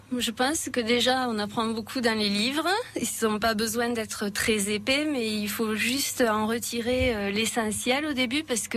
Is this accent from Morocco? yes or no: no; Alès, Occitanie, France; also born or lived in Canada; j'ai grandi à Alès. Toutes mes études, je les ai faites au lycée Jean-Baptiste Dumas à Alès. Et puis ensuite, je suis partie quelques années au Canada